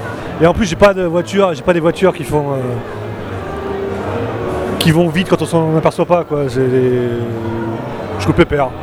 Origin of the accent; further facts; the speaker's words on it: Nantes, Pays de la Loire, France; Moi je suis nantais donc bon.